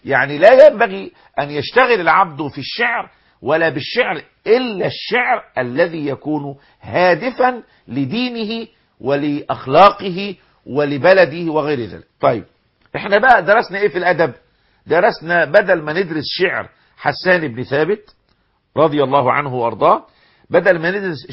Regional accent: Egypt

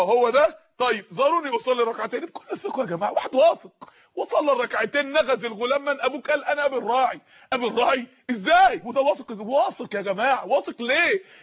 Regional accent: Mansoura, Dakahlia, Egypt; عندنا اخت في المنصورة، عندنا في المنصورة

